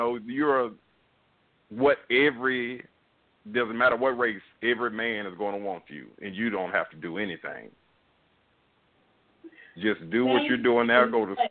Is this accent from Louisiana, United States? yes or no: no; Nashville, Tennessee, United States; But, I'm from Nashville, Tennessee.